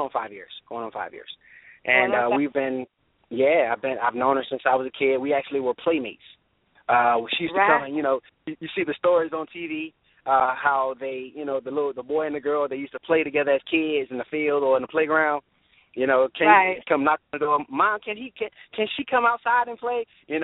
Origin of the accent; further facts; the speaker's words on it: Fort Pierce, Florida, United States; now in Vero Beach, United States; Born and raised in Fort Pierce, Florida. And I live currently in Vero Beach. My whole family basically is from the city of Fort Pierce